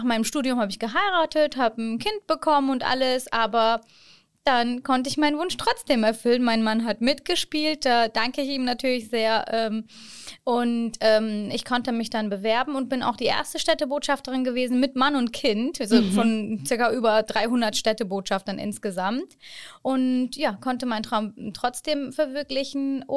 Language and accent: German; Çanakkale, Turkey; meine Heimatstadt Çanakkale hier zu vertreten